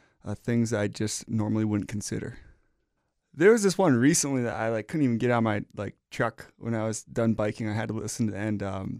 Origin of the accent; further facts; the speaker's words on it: New Jersey, United States; now in Wyoming, United States; I'm originally from the East Coast in New Jersey, and I've been in Wyoming for about 5 years now.